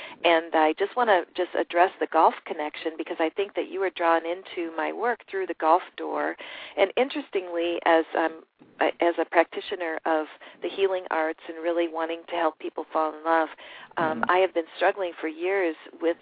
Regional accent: Midwest, United States; I grew up in the Midwest. I'm in California right now.

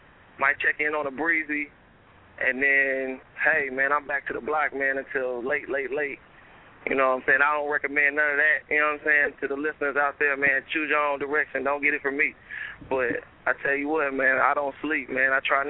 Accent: Dallas, Texas, United States; A lot of times people won't get that I'm from Dallas, Texas right off with a lot of the wordplay that I got and the rhyme patterns

